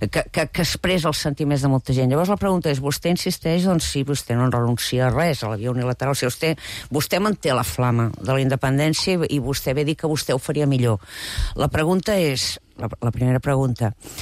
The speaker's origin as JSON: {"language": "Catalan", "region": "Catalonia", "country": "Spain", "said": "Jo soc espanyola. I soc catalana, orgullosa i espanyola."}